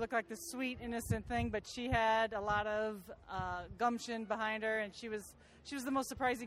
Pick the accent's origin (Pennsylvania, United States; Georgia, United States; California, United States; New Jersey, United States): California, United States; San Diego; I'm from San Diego, California.